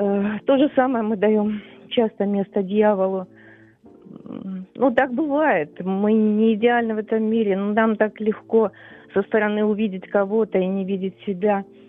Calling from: Kharkiv, Kharkiv Oblast, Ukraine; Добрий день … я з Харкова дзвоню.

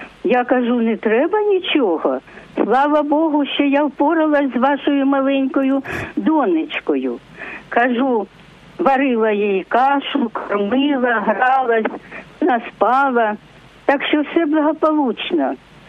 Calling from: Kharkiv, Kharkiv Oblast, Ukraine

